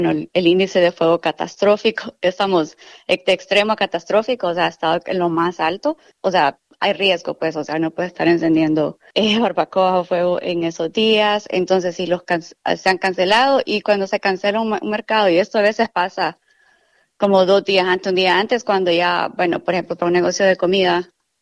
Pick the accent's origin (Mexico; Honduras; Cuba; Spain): Honduras; San Pedro Sula, Cortés; como yo vengo de Honduras, viví en San Pedro Sula, que es súper caliente